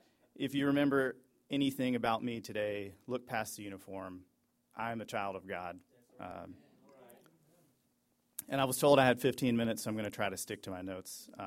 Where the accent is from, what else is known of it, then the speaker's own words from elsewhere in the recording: South Carolina, United States; it's in my home state of South Carolina.